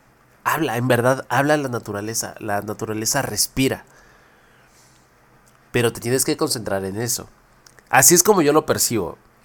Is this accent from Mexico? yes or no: yes; Mexico; Y siendo mexicano, no puede ser que pues no todos nos podamos dar el lujo de poder ir y visitar estos lugares